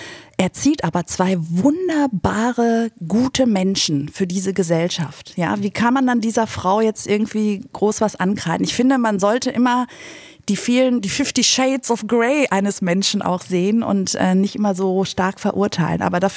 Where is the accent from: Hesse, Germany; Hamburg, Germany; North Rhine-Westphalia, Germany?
North Rhine-Westphalia, Germany; born there; Ich bin in Deutschland geboren, NRW.